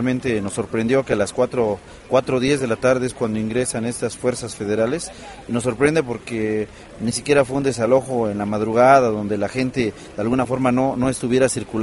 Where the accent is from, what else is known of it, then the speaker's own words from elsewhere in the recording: Oaxaca, Mexico; Nosotros venimos de Oaxaca y en Oaxaca tenemos nosotros que impulsar